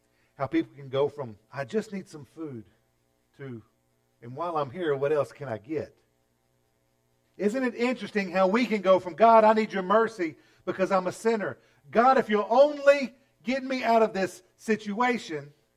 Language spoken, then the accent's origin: English; Texas, United States; We call it manna because we're from East Texas.